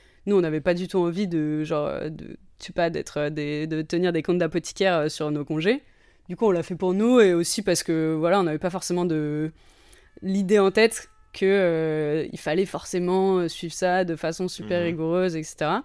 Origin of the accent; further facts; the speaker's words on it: Normandy, France; Moi, je suis normande, donc c'est ma réponse préférée.